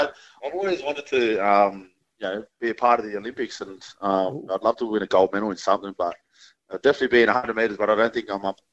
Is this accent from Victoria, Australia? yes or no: yes; Melbourne, Victoria, Australia; Obviously, I was from Melbourne. Only I think 2 players down at the team now from Melbourne.